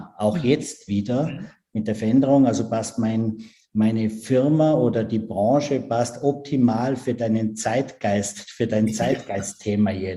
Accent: Tyrol, Austria; Ich bin ja Tiroler.

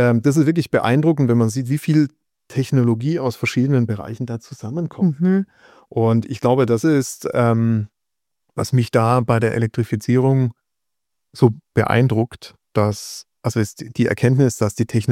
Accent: Heilbronn, Baden-Württemberg, Germany; weil ich da aufgewachsen bin in der Gegend

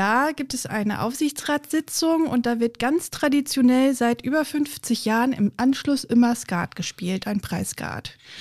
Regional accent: Bassum, Lower Saxony, Germany; born there; Ich bin geboren im Landkreis Diepholz, also gleich um die Ecke in Bassum. Bin dann zum Studieren nach Greifswald, Bremen, Wien und Vechta gegangen und habe in der Schulzeit noch ein Jahr in den USA verbracht.

